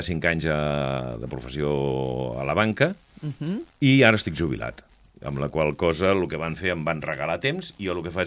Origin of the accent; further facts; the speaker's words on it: Sant Boi de Llobregat, Catalonia, Spain; com és, encara tenim dos motius a casa. Però si sóc de Sant Boi, he nascut i he viscut sempre a Sant Boi